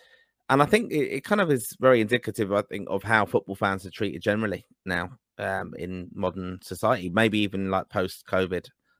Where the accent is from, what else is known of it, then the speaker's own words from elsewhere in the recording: Ireland; that is a familiar, I think, feeling with many of us as Irish match-going fans, to be honest.